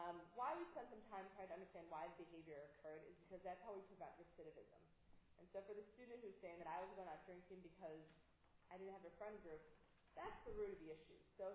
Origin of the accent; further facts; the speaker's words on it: Michigan, United States; I'm originally from Michigan. I spent time as a criminal defense attorney up there.